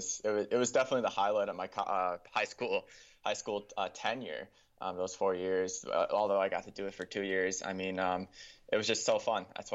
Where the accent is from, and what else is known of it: Kenosha, Wisconsin, United States; born or raised there